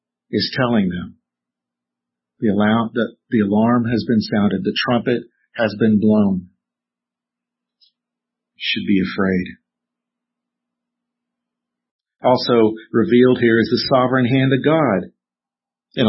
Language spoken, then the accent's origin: English; Texas, United States; Growing up in Texas, we would hear these sirens that went off.